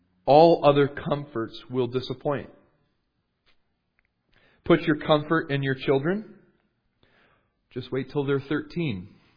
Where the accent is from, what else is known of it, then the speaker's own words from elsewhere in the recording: Canada; I'm from Canada